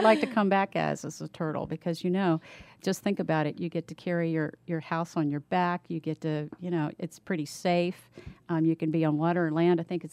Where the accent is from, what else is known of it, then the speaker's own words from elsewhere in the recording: Washington metropolitan area, United States; I grew up in the Washington metropolitan area, and living in the Beltway, had an interest in political rhetoric.